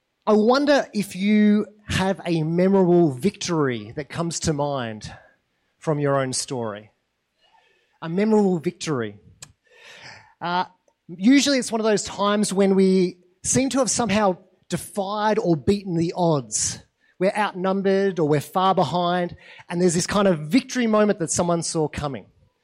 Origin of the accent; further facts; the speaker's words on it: Australia; not just because we're Australian, right?